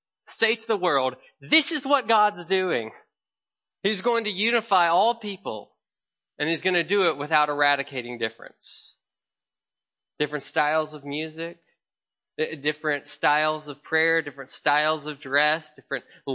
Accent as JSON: {"language": "English", "town": "Memphis", "region": "Tennessee", "country": "United States", "tie": "born or raised there", "said": "I grew up in Memphis, Tennessee, and the racial tensions there were very, very high."}